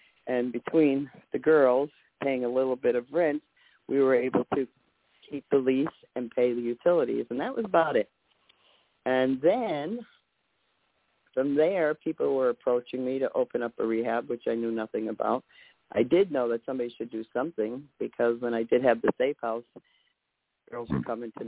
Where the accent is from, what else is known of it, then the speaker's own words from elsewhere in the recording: Carbondale, Pennsylvania, United States; And then after that, I opened up Carbondale, Pennsylvania, my hometown.